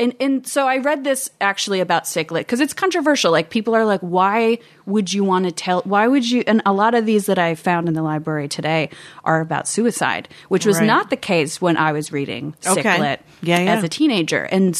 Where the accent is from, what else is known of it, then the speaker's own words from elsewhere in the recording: Buffalo, New York, United States; Buffalo, New York. All my family's back there.